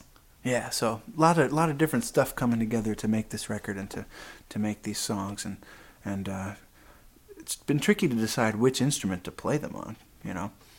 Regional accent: Illinois, United States; I grew up just outside of Chicago, and I really wanted to play straight-ahead jazz, like bebop

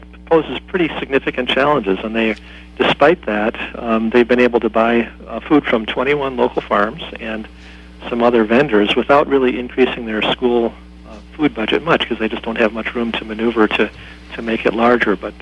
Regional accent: Minnesota, United States; I come from Minnesota, of course

